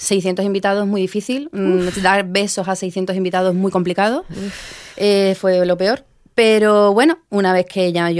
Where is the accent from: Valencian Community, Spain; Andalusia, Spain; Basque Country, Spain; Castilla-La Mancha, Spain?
Basque Country, Spain; San Sebastián; born there; porque nací en San Sebastián